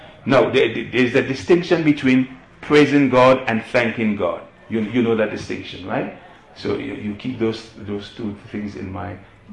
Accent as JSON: {"language": "English", "country": "Dominica", "lives_now": "United States", "said": "No. I live in the United States, but I'm from the Caribbean."}